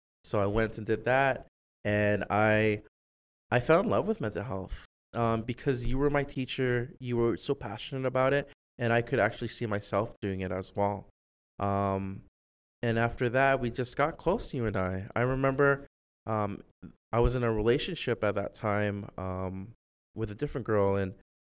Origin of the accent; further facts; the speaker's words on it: Calgary, Alberta, Canada; moved away as an adult; now in United States; So I came to California from Calgary in 2008.